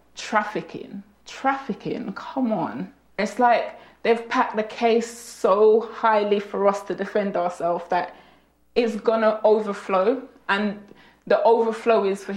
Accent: Jamaica; I am Jamaican. I'm proud of being Jamaican.

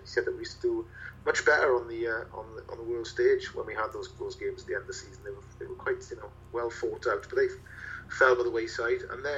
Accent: Merthyr Tydfil, Wales, United Kingdom; Well, I'm from Mirtha. I grew up as a football fan. It was a football town, really, Mirtha, famously, historically.

